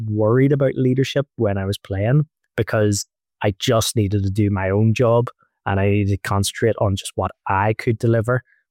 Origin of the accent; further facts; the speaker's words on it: Belfast, Northern Ireland, United Kingdom; millions and billions of kids all like me growing up in Belfast wanted to do.